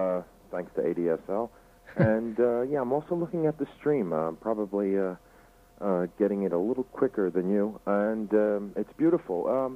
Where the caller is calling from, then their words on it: Paris, Île-de-France, France; I'm calling from Paris.